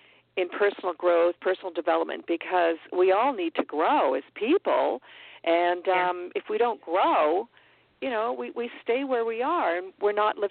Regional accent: Toronto, Ontario, Canada; I grew up in Toronto, Canada. I still live here just north of the city.

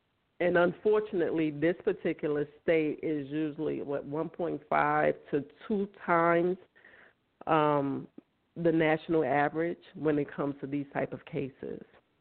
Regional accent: Brooklyn, New York, United States; now in South Carolina, United States; Most of you know I'm from Brooklyn. When I moved down here in 2003, South Carolina was like in the top three when it came to domestic violence.

